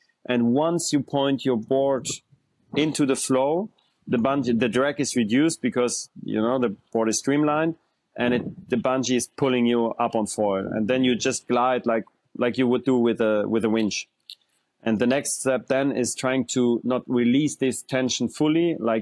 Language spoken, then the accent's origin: English; Bavaria, Germany; English is a second language; I was like just a landlocked guy. You know, as you know, I'm from Germany, so we are far from any ocean. I'm in next to Munich, so in the south, so really far from any ocean. And then I moved into a house which is pretty close to a river.